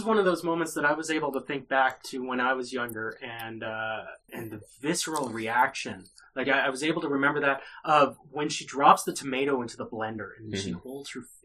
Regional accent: Canada; I'm a Canadian kid that likes his hockey, and that's about it.

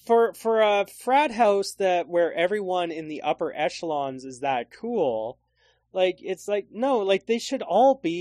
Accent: Canada; I was raised in Canada at a time when there was the like two or three black families that went to school with me.

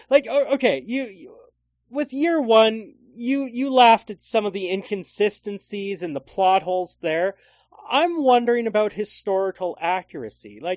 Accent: Canada; I was raised in Canada at a time when there was the like two or three black families that went to school with me.

